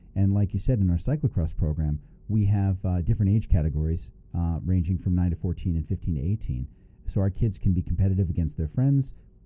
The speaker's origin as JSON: {"language": "English", "town": "Vineland", "region": "New Jersey", "country": "United States", "tie": "born or raised there", "said": "where I grew up in Vineland, New Jersey, we have we have Florida hills down there."}